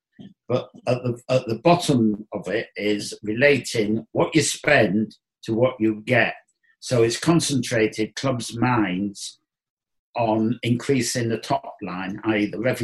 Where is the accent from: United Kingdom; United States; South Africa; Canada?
United Kingdom; England; I felt that going into Glasgow as an Englishman, if it wasn't successfully done, I may have to leave fairly quickly.